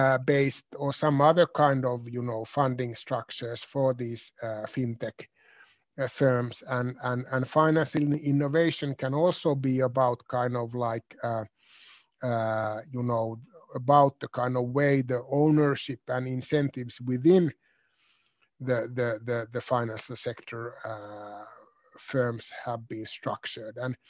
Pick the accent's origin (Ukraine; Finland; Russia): Finland; Vaasa, Ostrobothnia; as I come from Vaasa